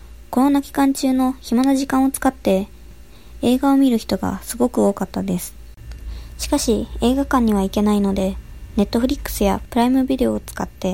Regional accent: Nara, Japan; こちらの写真は私の実家である奈良の車道を撮ったものです。

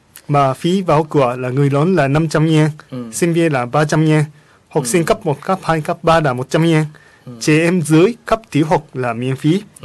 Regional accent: Japan; Vietnamese is a second language; Kiểu như là thực ra thì mình là người Nhật nhưng mà cũng muốn tìm hiểu về chủ đề này

